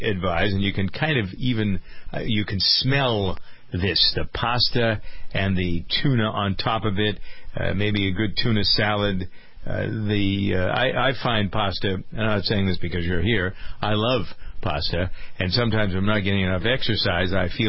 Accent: New England, United States; I remember the ads, I'm from New England, I remember the ads for Wednesday being Prince Spaghetti Day.

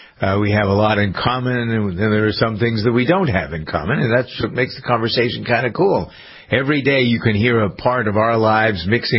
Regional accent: New England, United States; accent: New England; I was a sophomore, and I was trying to get rid of my New England accent.

